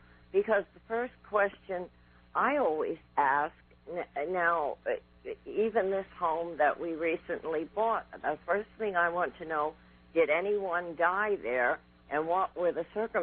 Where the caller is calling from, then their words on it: Nanticoke, Pennsylvania, United States; I'm calling from Nanticoke, Pennsylvania, W-I-L-K land.